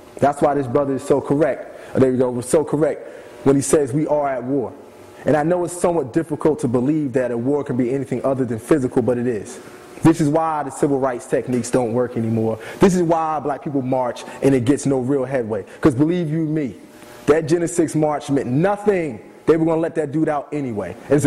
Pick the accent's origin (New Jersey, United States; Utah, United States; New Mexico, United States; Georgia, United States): New Jersey, United States; Willingboro; I grew up in Pennypacker Park.